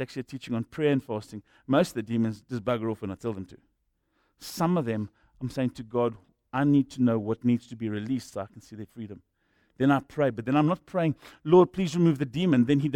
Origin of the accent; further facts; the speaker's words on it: Secunda, Mpumalanga, South Africa; Now, if I'm from Secunda and I say this is a small town, you know, one horse down, sold a horse years ago.